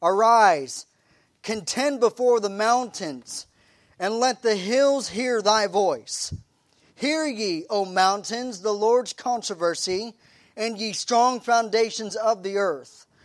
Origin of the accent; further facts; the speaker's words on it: Tulsa, Oklahoma, United States; even though I was raised here in Tulsa, we still took many trips back to Maryland. And my grandparents would take us up to New England.